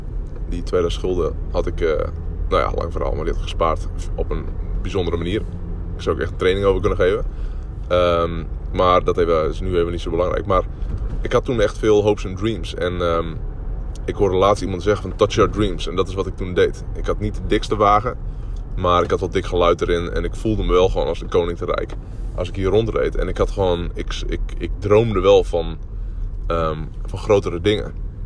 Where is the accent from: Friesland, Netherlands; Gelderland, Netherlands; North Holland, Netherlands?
Friesland, Netherlands; Drachten; Die ik vanmiddag hier in mijn geboorteplaats in Drachten had ontmoet. En ik rij nu letterlijk door mijn oude straat waar ik ben opgegroeid.